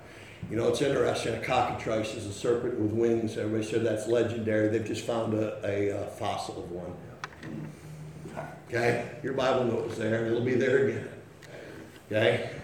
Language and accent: English; United States; I'm an American citizen.